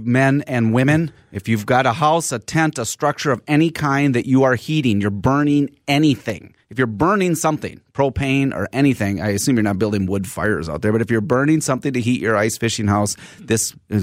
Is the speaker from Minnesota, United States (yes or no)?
yes; Minnesota, United States; Even though I grew up in Minnesota, I'm having a hard time figuring out ice fishing.